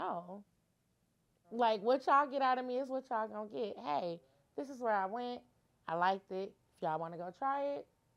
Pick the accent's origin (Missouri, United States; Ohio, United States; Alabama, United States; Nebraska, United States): Ohio, United States; Cleveland; I mean, it's so funny because I'm from Cleveland, but I don't be outside.